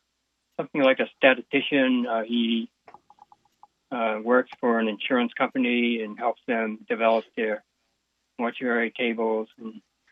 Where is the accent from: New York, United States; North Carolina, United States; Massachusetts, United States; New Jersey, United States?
Massachusetts, United States; Wellesley; born in 1945. My parents were married, and their first home was here in Wellesley, Massachusetts, on Kirkland Circle. And I grew up in this town all the way until I went to Colby College at the age of 18 in Waterville, Maine.